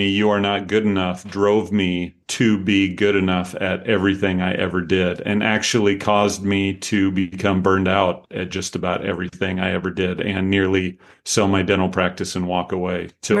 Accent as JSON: {"language": "English", "town": "Pella", "region": "Iowa", "country": "United States", "tie": "born or raised there", "said": "So I was born in Pella, Iowa, southeast of Des Moines. If you've heard of Pella Windows, that's us."}